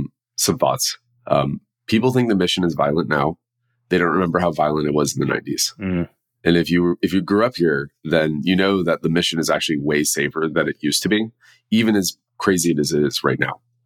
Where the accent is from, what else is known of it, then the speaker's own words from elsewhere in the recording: California, United States; I grew up in the Bay Area. My family's been here for about 100 years. I have deep roots here.